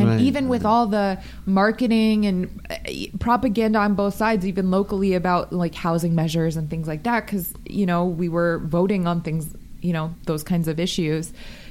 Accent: Las Vegas, Nevada, United States; I grew up in Vegas with two parents who are politicians, and I did the campaign trail with them

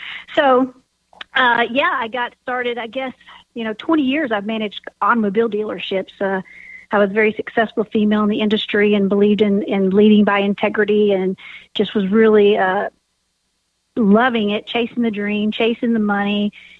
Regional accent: Texas, United States; growing up in Texas, you just didn't really realize how diverse it was until you get somewhere different that has so much diversity out there.

